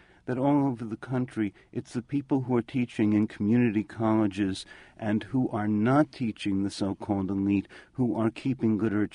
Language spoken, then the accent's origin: English; Queens, New York, United States; I grew up in Bayside, Queens. Neither of our families were literary